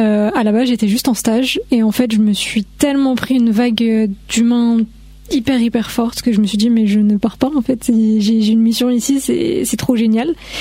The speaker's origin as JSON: {"language": "French", "town": "Ozoir-la-Ferrière", "region": "Île-de-France", "country": "France", "said": "Pas tous, moi je suis d'Ozoir, la Ferrière."}